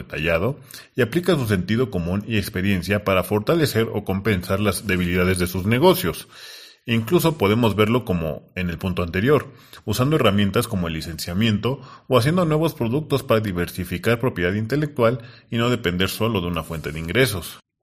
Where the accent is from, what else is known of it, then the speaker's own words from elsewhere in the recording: Mexico; Ya que somos de México, debemos estar algo familiarizados